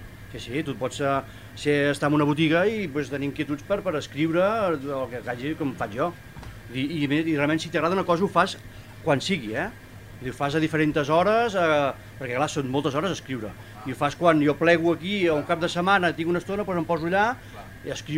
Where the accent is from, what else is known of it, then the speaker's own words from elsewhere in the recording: Sant Llorenç Savall, Catalonia, Spain; he fet com una mena d'homenatge al meu poble, no? Sant Llorenç Savall.